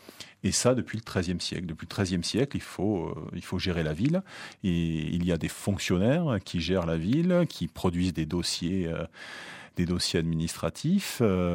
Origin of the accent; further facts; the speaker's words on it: Perpignan, Occitanie, France; Oui, je viens de Perpignan.